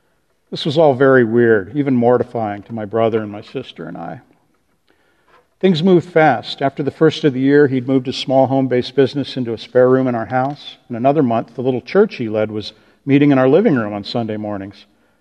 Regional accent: Florida, United States; born there; I was born in Florida and my dad was an astronaut.

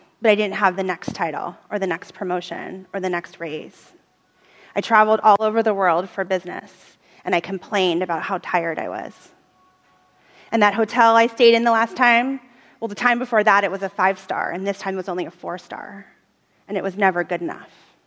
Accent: Pennsylvania, United States; now in Portland, United States; Although I grew up in the suburbs, I actually say I'm from Philadelphia, even though I grew up in the burbs.

